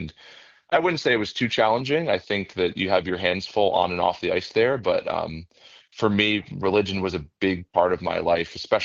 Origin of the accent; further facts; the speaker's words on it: New York, United States; We're actually like northern Westchester, southern Putnam County, kind of by the Connecticut border over there.